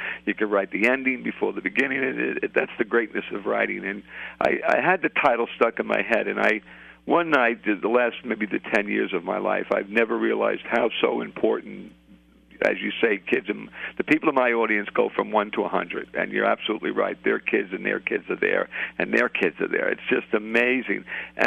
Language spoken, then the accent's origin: English; Brooklyn, New York, United States; I'm a kid from the streets. I was born in Brooklyn, poor neighborhood. Mom and dad and I had brother, three sisters, lived in four rooms, Coldwater Flat, tough neighborhood.